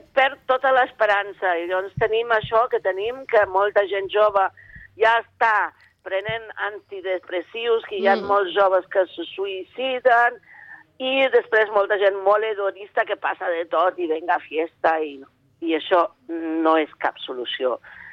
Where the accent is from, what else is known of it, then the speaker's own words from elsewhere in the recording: Formentera, Balearic Islands, Spain; no només em vaig criar a Formentera, que no n'hi havia recursos i la gent reciclava ja per necessitat